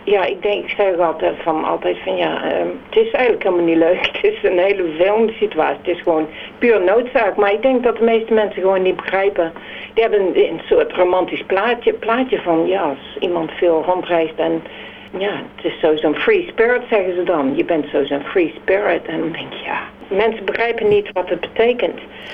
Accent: Netherlands; En als Nederlandse vrouw, dan denk ik, ja, god, dat zou toch niet, dat is toch niet normaal?

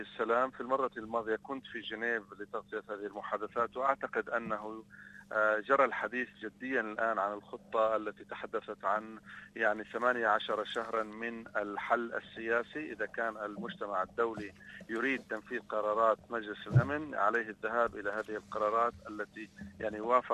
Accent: Syria; في بلدي سوريا

